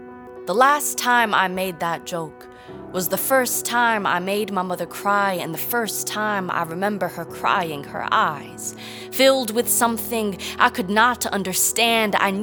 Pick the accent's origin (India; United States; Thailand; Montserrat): United States; this guy asks me where I'm from, and I say I'm from America, and he says, no, where are you really from? And then I have to say, okay, well, my parents are Egyptian.